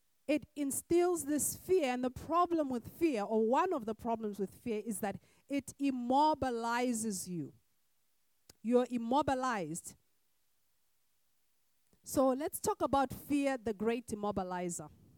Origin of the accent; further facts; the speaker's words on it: Botswana; many years ago in my home country of Botswana